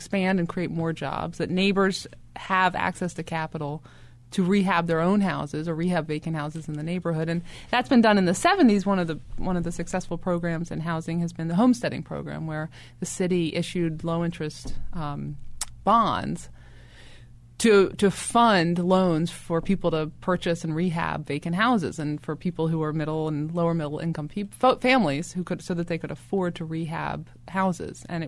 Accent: Maryland, United States; I'm from Better Waverly, and there's definitely the feeling in my neighborhood that they are not part of the planning process

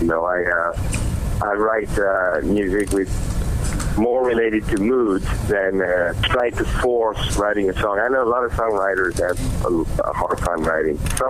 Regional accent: France; Well, I grew up in France, and we were listening to a lot of radio.

